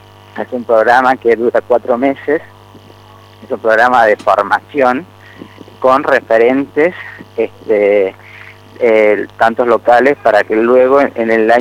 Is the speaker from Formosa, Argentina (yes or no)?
no; Jujuy, Argentina; born there; moved away as an adult; now in Tucumán, Argentina; nací en Jujuy, departamento Valle Grande precisamente, y hace 6 años que me mudé a la provincia de Tucumán